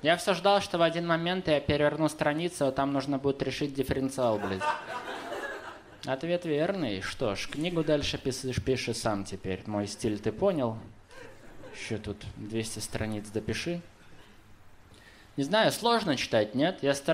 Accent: Belarus; Я еще из Беларуси, я хотел вас спросить, почему вам в России так насрать на букву «ё»?

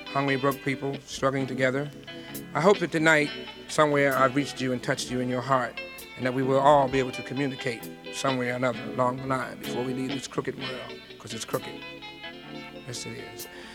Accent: Philadelphia, Pennsylvania, United States; I wanted to always do my album or whatever in my hometown, but sometimes you don't get a break at home and you have to go out and prove yourself. And it was so beautiful coming back to Philadelphia in 1975 on November 18th

